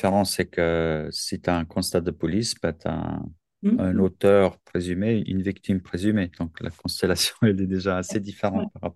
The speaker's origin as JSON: {"language": "French", "country": "Switzerland", "said": "Chez nous, en Suisse"}